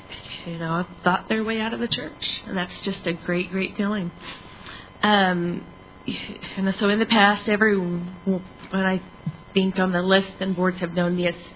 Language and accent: English; Oklahoma, United States; also born or lived in Arkansas; And so so finally, I guess, they escaped Arkansas, and then I grew up in Oklahoma after that.